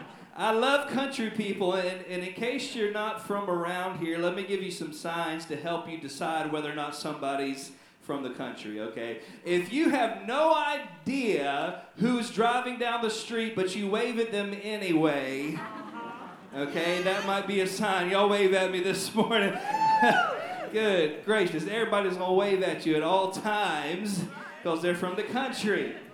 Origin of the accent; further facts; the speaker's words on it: the South, United States; I'm glad I grew up in the South because I get to hear all this stuff.